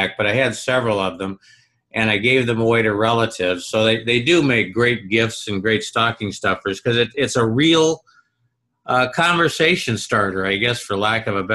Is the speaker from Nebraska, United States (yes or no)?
yes; Nebraska, United States; granted I'm from Nebraska, so I might be just a little bit prejudiced for Mutual of Omaha